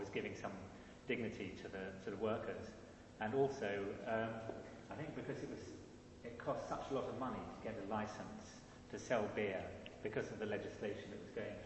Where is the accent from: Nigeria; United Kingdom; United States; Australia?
United Kingdom; Cambridge, East of England; This is the balcony from the coaching inn where I grew up in Cambridge, called the Eagle and the Child.